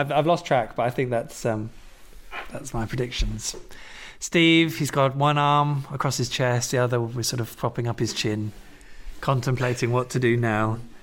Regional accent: United Kingdom; I am quite British as well in this

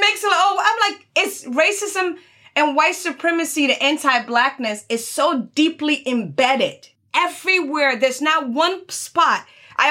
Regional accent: Philadelphia, Pennsylvania, United States; Listen, I went to high school and college. I grew up in Philadelphia.

